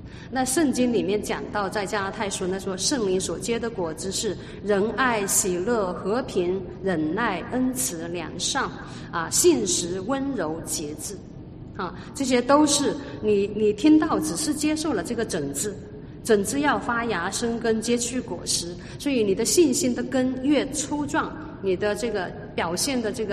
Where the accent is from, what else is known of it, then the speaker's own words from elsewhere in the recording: Hunan, China; accent: Hunan; 像我呀，李华呀，宁秋，咱们三个都是湖南人哈，一定会有湖南口音的，啊，一定会有我们湖南人讲话特别快